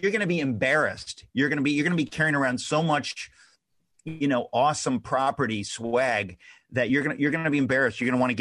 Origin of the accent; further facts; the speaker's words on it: Jackson Heights, New York, United States; also born or lived in Astoria; I was born in Astoria. I grew up in Jackson Heights.